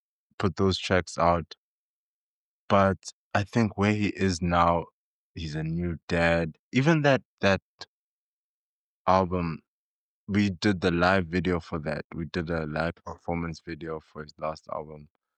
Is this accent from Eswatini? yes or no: yes; Eswatini; But I grew up in Swaziland. It's a small ass town.